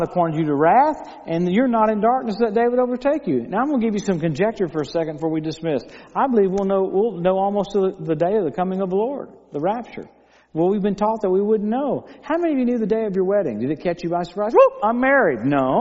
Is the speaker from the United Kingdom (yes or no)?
no; Tulsa, Oklahoma, United States; She's from Azusa and I'm from Tulsa.